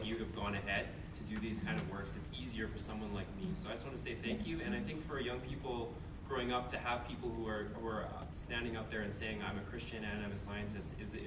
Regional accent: Canada; I'm a Canadian, and so I'm sorry.

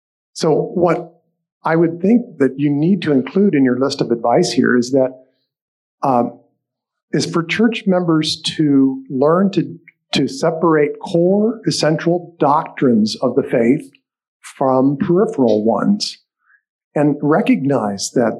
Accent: Texas, United States; I'm from the Bible Belt area of United States, down in Texas

